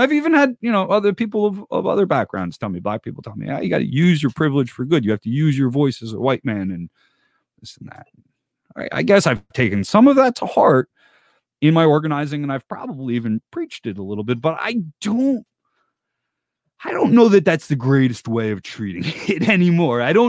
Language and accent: English; New Jersey, United States; and all-around genius out of my home state of New Jersey.